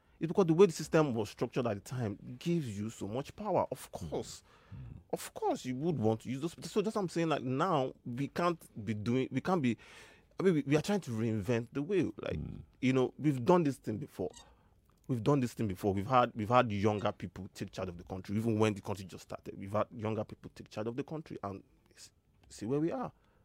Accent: Nigeria; being a Nigerian is probably one of the worst human experience on the planet.

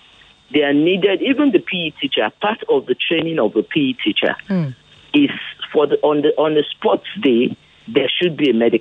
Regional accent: Ikorodu, Lagos, Nigeria; from Ikorodu.

